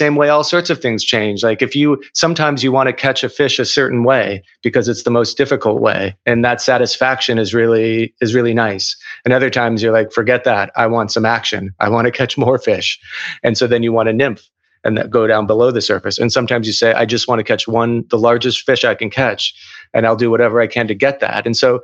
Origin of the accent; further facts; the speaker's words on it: Minneapolis, Minnesota, United States; I grew up in Minneapolis, and we have a cabin on a lake in Wisconsin